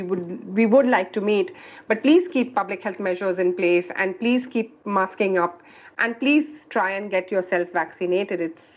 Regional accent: India; So this is absolutely heartbreaking as an Indian to watch this happening to my people.

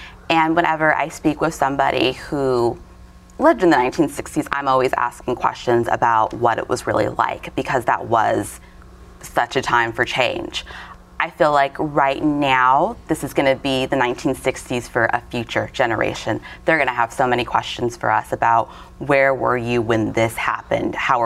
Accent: Phoenix, Arizona, United States; I grew up in Phoenix, so that means I had a public radio station to choose from, a public television station, multiple newspapers.

